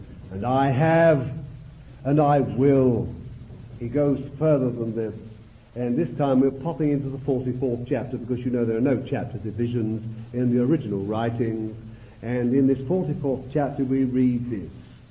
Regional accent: Bethnal Green, London, United Kingdom; I told him I was born in Bethnal Green. He didn't look down his nose at me. He says, it's not like it used to be now, it's all new, have you been these days and all that. But I can remember living in Bethnal Green in a place called Lark Row

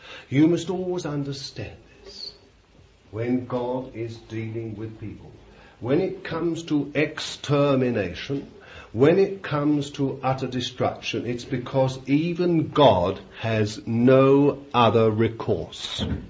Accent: London, United Kingdom; born there; I was born in London.

